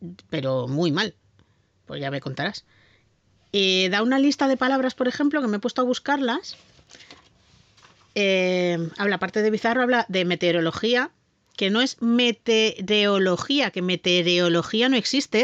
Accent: Castilla-La Mancha, Spain; yo es que como soy de La Mancha, igual, ¿sabes? La Mancha y Aragón se tienen mucho en común.

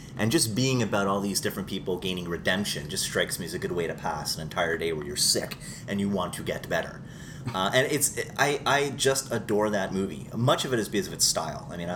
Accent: Quebec, Canada; Well, I grew up in Quebec, so in Cégep, which would have been about grade 12, grade 13.

